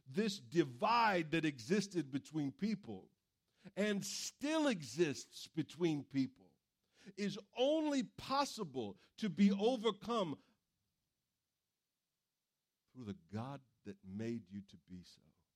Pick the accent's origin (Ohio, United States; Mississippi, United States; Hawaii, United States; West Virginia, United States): West Virginia, United States; I'm from West Virginia. I have to prove to people I can count and do multiplication.